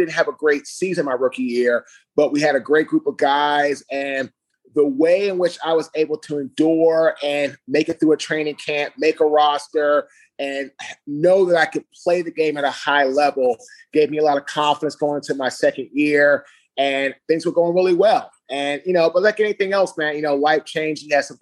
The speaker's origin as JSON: {"language": "English", "town": "Washington", "region": "District of Columbia", "country": "United States", "said": "I'm actually from Washington, D.C., so going to Howard, staying home was amazing."}